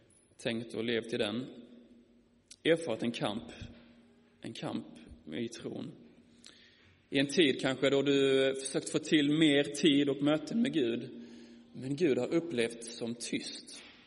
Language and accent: Swedish; Malmö, Skåne, Sweden; Som jag sa innan och som ni anar på min dialekt är jag ifrån Malmö. Eller Skåne. Och jag bor där tillsammans med min fru Ronja. Mitt i Malmö i en systerkyrka.